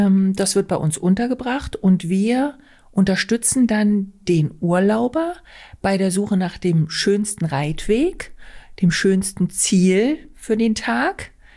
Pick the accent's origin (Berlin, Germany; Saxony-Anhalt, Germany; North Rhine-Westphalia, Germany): Saxony-Anhalt, Germany; Güssefeld; Ich komme aus Güssefeld. Das ist bei Kalbemilde in der schönen Altmark. Wir betreiben dort einen Reiterhof